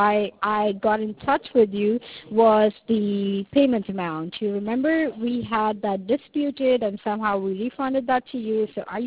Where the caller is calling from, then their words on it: California, United States; that's the reason why I'm calling you from California.